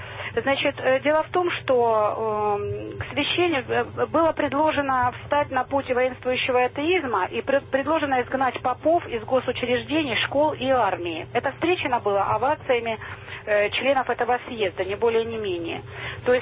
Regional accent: Moscow, Russia; я из Москвы.

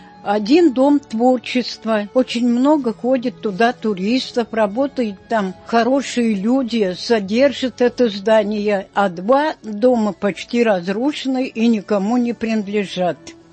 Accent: Gorokhovets, Vladimir Oblast, Russia; Я родилась в маленьком городке, городе Гороховце Владимирской области.

